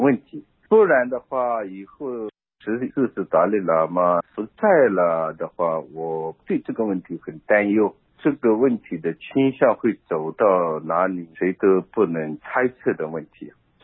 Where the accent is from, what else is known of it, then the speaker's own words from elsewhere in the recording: Tibet, China; 我呢来自西藏，我身在西藏